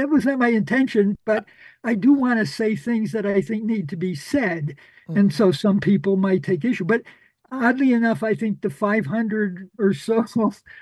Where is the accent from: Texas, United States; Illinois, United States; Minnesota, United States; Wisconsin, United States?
Illinois, United States; Chicago; So I think it has influenced, you know, growing up in Chicago. Chicago is a place where, you know, I don't know how to put it, but there's probably every conceivable ethnic group.